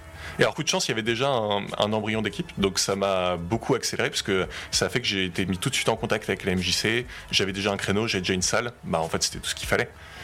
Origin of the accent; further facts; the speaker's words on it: Rambouillet, Île-de-France, France; also born or lived in Bordeaux; J'ai grandi à Rambouillet quand j'étais petit, mais assez vite, je suis parti faire des études à Bordeaux.